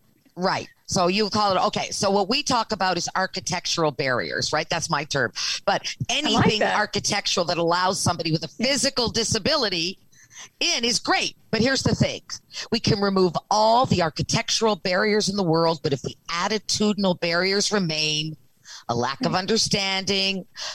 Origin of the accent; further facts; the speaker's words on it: the Maritimes, Canada; I'm just saying, maybe it's because I'm from the Maritimes, whatever.